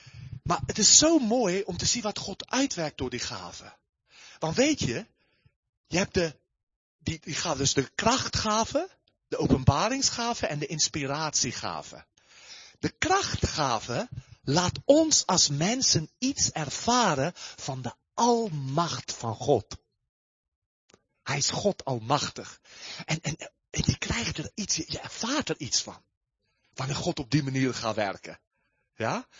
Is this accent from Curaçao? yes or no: no; South Africa; now in Netherlands; Ik kom uit Zuid-Afrika.